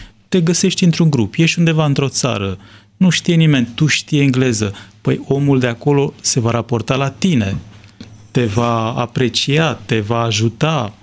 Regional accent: Romania; Noi eram din România, doar români.

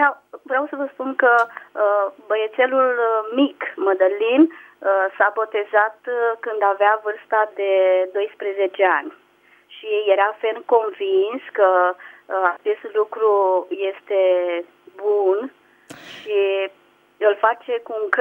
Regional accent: Zimnicea, Teleorman, Romania; Sunt de la Zimnicea

